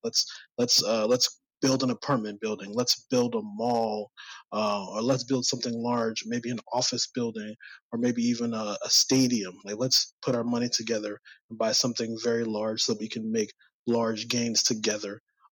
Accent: California, United States; I'm from California, and I'm doing a review on that song

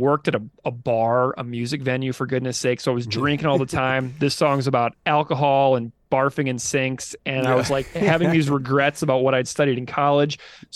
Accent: St. Louis, Missouri, United States; I grew up in St. Louis, just a few hours south from Chicago there

